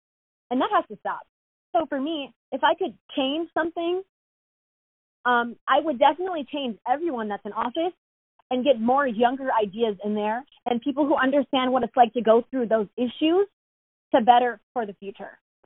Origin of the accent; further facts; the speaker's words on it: United States; although I was born in America, I've never been anywhere else, that I don't belong here.